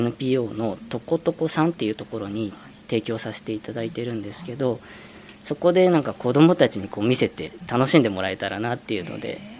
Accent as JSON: {"language": "Japanese", "town": "Fujisawa", "region": "Kanagawa", "country": "Japan", "tie": "born or raised there", "also_born_or_lived": "United States / Tokyo", "said": "もともと生まれが片瀬海岸の方になって、そこでずっと生活してたんですけど、専門学校卒業して20歳の時ですね、でちょっとアメリカの方に2年半ほど行って、で日本に帰ってきてから東京都内の方に住んでました。"}